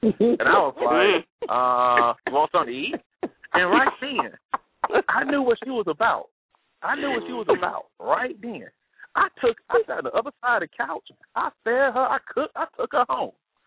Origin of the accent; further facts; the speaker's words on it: Alabama, United States; especially because I'm from Alabama myself